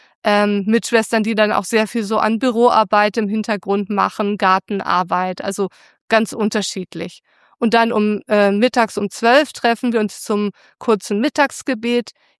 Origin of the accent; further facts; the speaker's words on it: Hamburg, Germany; Ich bin in Hamburg aufgewachsen, komme aus der Großstadt. Also so, dass von daher Stadt für mich schon was sehr Vertrautes hat. Und ich komme jetzt aus einer Familie, die ich jetzt nicht unbedingt als religiös bezeichnen würde.